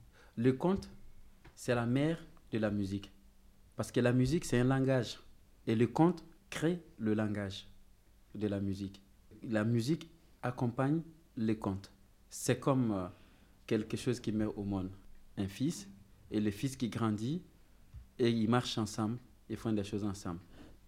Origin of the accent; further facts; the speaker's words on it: Burkina Faso; born there; mais quant à mon pays, je suis né au Burkina Faso, qui est un tout petit pays de 274 000 km² avec, disons, 12 millions d'habitants environ.